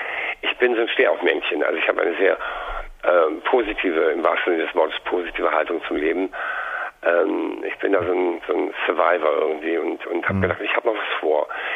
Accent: Bonn, North Rhine-Westphalia, Germany; Ich komme aus Bonn, muss man dazu sagen.

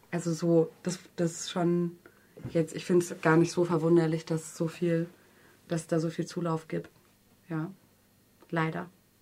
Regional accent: Berlin, Germany; jetzt haben wir Hendrik am Bass und der kommt aus Berlin, genauso wie ich.

